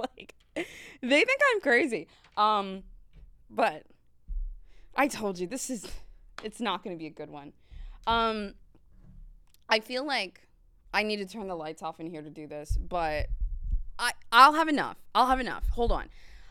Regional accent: Virginia, United States; I'm from Virginia.

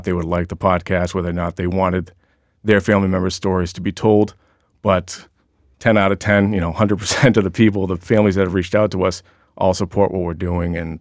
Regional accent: Worcester, Massachusetts, United States; Well, I'm from Worcester.

